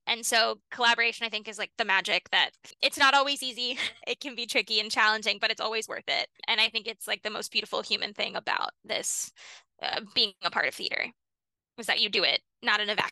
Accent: Canada; also born or lived in United States; Part of it, I think, is because I'm a Canadian and American dual citizen.

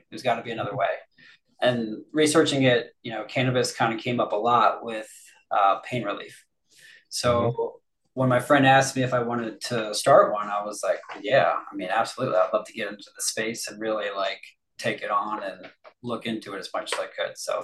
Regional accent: Maryland, United States; I grew up in the born and raised in the Maryland area. Played sports here growing up, all that good stuff.

